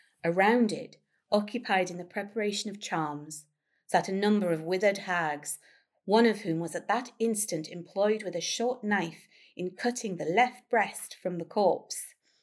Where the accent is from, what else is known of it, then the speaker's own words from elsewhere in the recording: Wallsend, North East England, United Kingdom; I grew up in Wall's End, and one of the things that struck me was people would occasionally say, oh, yes, down at the Dean, that's where the witches were.